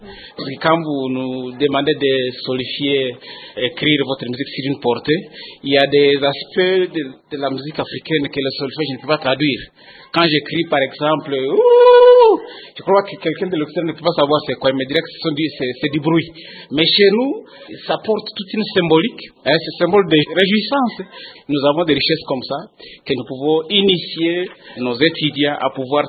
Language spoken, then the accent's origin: French; Goma, North Kivu, DR Congo; C'est une bonne occasion que nous venons de trouver d'avoir encore cette option de la musique ici chez nous à Goma